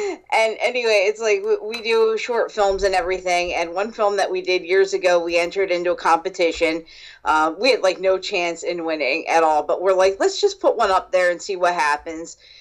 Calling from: New Jersey, United States; I'm Skyping in from New Jersey.

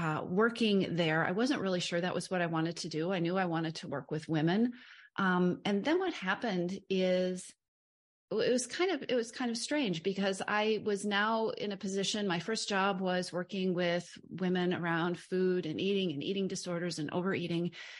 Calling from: Bellingham, Washington, United States; Perfect. I'm joining you from Bellingham, Washington. So if you are in the United States and you drive west until you can't, west until you can't go any farther and north until you can't go any farther, that's pretty much where I am.

